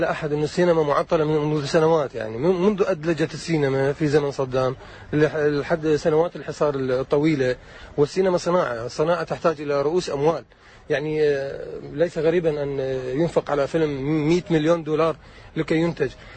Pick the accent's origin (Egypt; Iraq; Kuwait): Iraq; أنا ممثل عراقي